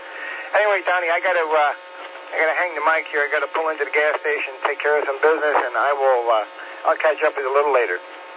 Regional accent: New York, United States; I grew up on Long Island, so didn't really bother me too much, you know, in the summertime.

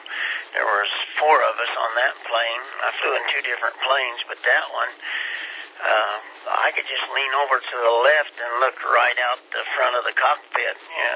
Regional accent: Kansas, United States; I didn't like shipboard life. I was from Kansas, and they said they didn't rock, and they did.

